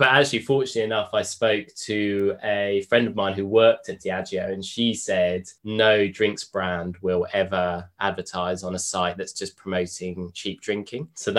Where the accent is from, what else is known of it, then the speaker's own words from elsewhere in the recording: London, United Kingdom; I'm from London, so I knew the sort of landscape.